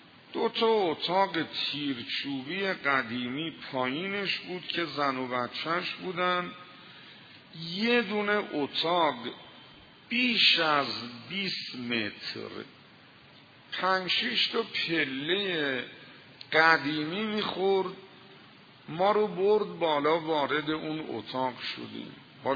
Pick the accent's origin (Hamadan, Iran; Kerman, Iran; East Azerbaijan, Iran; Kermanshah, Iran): East Azerbaijan, Iran; Tabriz; سال 1370 اتفاقی من از تبریز اومدم زیارت حضرت رضا